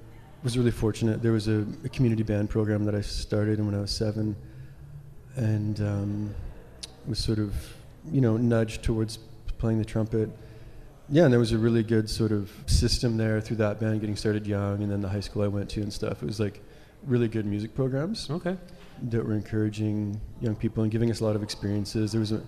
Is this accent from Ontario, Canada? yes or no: no; Regina, Saskatchewan, Canada